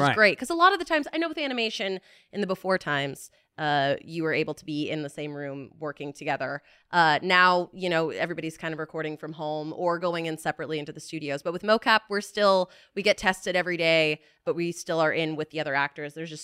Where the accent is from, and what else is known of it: Florida, United States; also born or lived in New York